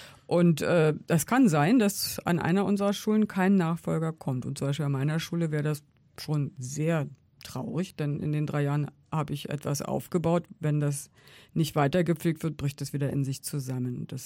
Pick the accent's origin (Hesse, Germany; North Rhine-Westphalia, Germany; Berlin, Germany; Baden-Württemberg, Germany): Berlin, Germany; Das war sehr lustig, vor allen Dingen als Berlinerin.